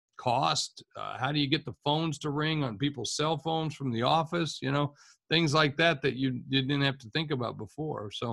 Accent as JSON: {"language": "English", "region": "West Virginia", "country": "United States", "said": "One of my idols is Chuck Yeager from West Virginia, who I'm from West Virginia originally."}